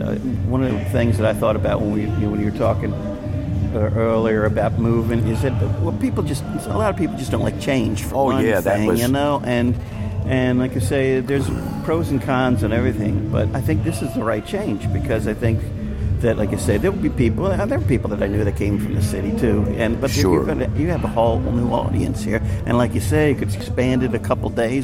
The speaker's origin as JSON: {"language": "English", "town": "Towson", "region": "Maryland", "country": "United States", "tie": "born or raised there", "moved": "yes", "said": "I grew up in Towson, and actually I've been away for quite a while."}